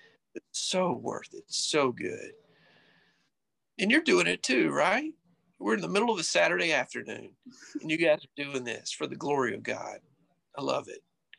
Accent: Louisiana, United States; I'm from North Louisiana. I know that eldership.

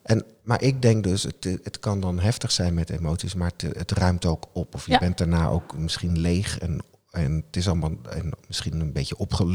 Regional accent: Wageningen, Gelderland, Netherlands; Ik kon haar uit waar ik vandaan kom. Uit Wageningen.

